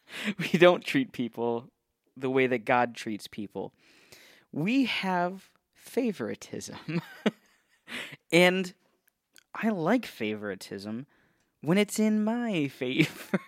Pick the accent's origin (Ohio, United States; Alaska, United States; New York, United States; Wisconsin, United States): Ohio, United States; now in Florida, United States; So, for example, I grew up in Ohio, Northeast Ohio represent, and there it's illegal to make a U-turn.